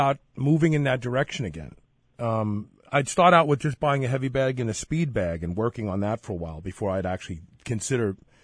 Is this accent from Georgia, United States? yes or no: no; Bed-Stuy, New York, United States; when I was a kid growing up in Bed-Stuy